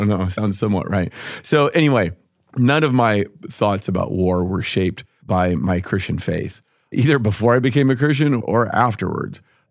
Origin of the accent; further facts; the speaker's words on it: United States; And so I think I grew up in a very nationalistic age in which I took a lot of pride in being an American.